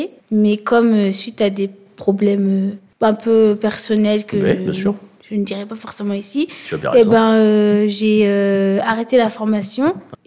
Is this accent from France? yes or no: yes; Vichy, Auvergne-Rhône-Alpes, France; now in Moulins, France; Moi je suis originaire de Vichy. Actuellement je suis à Anima du coup depuis... le 23 septembre 2025.